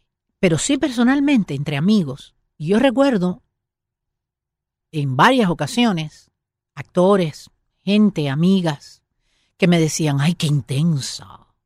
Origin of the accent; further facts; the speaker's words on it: Venezuela; moved away; Yo me fui de Venezuela en el 96.